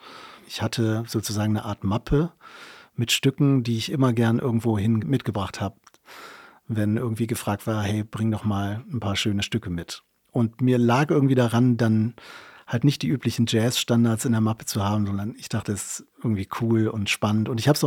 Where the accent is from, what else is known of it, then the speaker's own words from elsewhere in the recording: Remscheid, North Rhine-Westphalia, Germany; aber mein Papa war früher Mitglied der Folk-Initiative in Remscheid, meine Heimatstadt